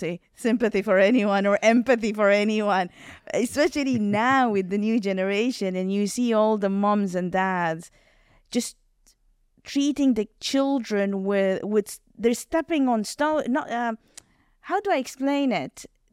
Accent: Khartoum, Sudan; So I was born and raised in Khartoum, which is the capital of Sudan.

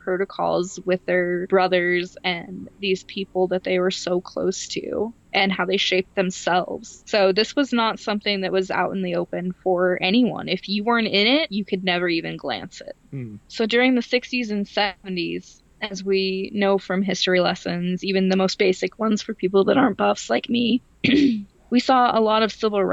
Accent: the South, United States; As many of our listeners know, I grew up in the South. For the most part, my family is Southern, and coming out to my family as bisexual was terrifying because of this.

